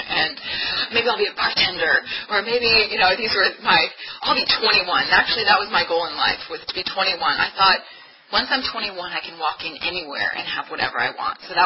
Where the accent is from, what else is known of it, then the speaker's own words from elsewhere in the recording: Bethesda, Maryland, United States; I grew up in Bethesda, Maryland, so not that far away, but close, you know, outside of Washington, D.C., and it was a nice neighborhood.